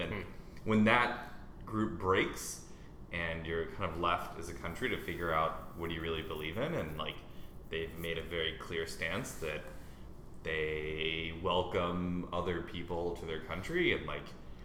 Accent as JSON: {"language": "English", "country": "United States", "said": "the stereotype I had as American growing up was the Republic very undereducated, very religious oriented."}